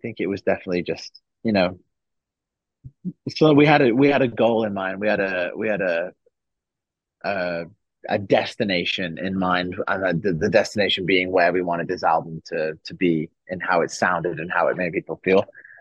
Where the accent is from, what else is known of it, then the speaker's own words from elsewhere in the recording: North West England, United Kingdom; I grew up near Manchester in England, and I grew up with the Manchester music scene